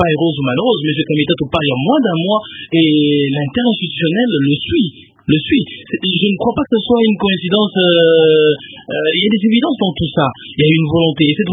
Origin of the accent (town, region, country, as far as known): DR Congo